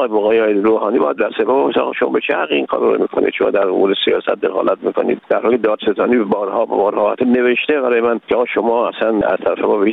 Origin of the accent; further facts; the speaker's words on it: Iran; آقا من یه ایرانی هستم و یه حق مسلم منم این است که خواهد برم خارج بچه‌هامو ببینم.